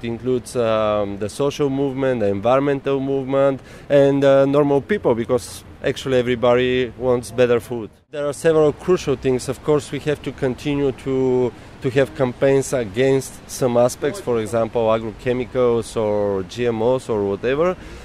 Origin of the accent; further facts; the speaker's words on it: Bulgaria; English is a second language; from Bulgaria.